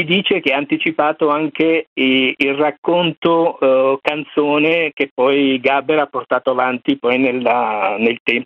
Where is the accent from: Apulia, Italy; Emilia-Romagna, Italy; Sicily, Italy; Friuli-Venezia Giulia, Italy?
Emilia-Romagna, Italy; Ferrara; now in Milan, Italy; io non sono un milanese, perché io vengo da Ferrara e quindi sono venuto a Milano negli anni 80